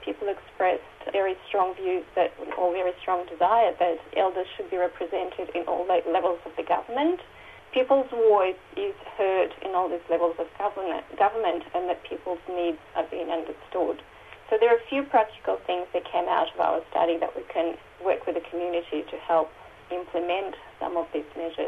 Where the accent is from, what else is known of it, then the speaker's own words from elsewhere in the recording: Belarus; And like you, I actually grew up in Eastern Europe. I grew up in Belarus, in former Soviet Union. I grew up in a small village where I would describe it as a fairly tribal village.